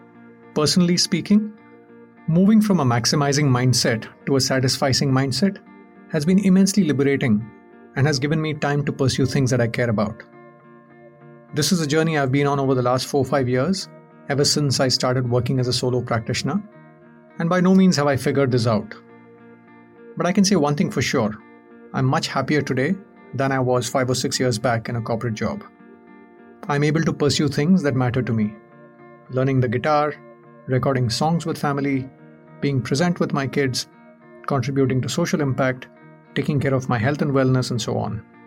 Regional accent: India; Growing up in India

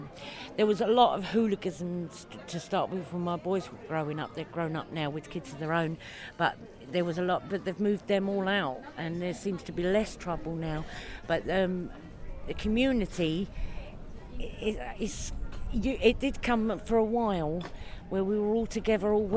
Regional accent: London, United Kingdom; used to live in near London Fields growing up, so quite a few years. I've always been London. Yeah. I was born in London.

